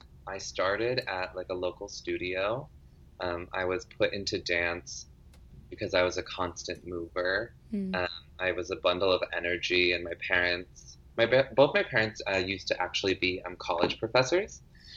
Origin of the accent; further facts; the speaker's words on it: New Hampshire, United States; growing up in New Hampshire, I was really the only African American around in my grade, in my school, and especially in the dance studios.